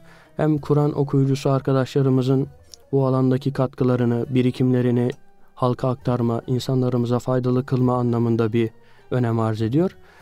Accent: Uşak, Turkey; 2001, 27 Mart doğumluyum. Aslen Uşaklıyım. Yani doğma büyüme Uşaklı olduğumu söyleyebilirim, ifade edebilirim. İlkokul, ortaokul ve İmam Hatip Lisesi'ni gururlu bir şekilde Uşak'ta bitirdim.

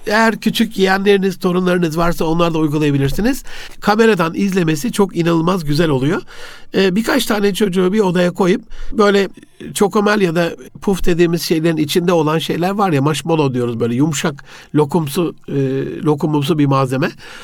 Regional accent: Gaziantep, Turkey; Ben bir gün memleketim Antep'e gittim.

